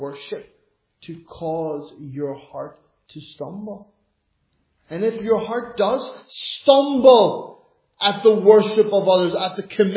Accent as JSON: {"language": "English", "country": "Ireland", "said": "I know I'm an Irishman."}